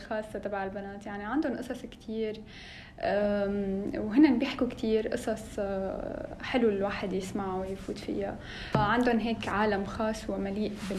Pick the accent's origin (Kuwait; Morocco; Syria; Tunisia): Syria; انا من سوريا، من نصي حمصي ونصي من الشام